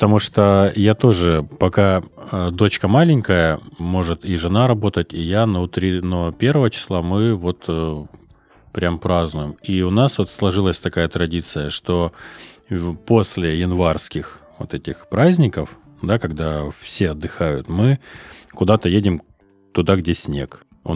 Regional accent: Krasnodar, Krasnodar Krai, Russia; Вот я помню, в детстве в Краснодаре были прям такие зимы интересные.

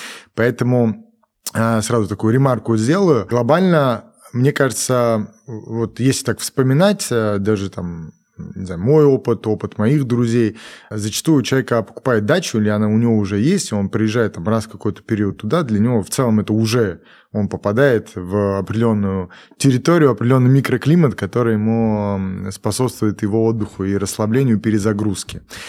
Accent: Georgia; Я, наверное, я вообще грузин, вот.

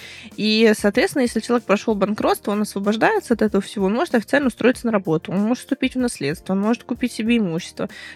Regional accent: Samara, Samara Oblast, Russia; now in Moscow, Russia; Сейчас я не так давно переехала в Москву, я вообще из Самары, да, то есть я жила в Самаре

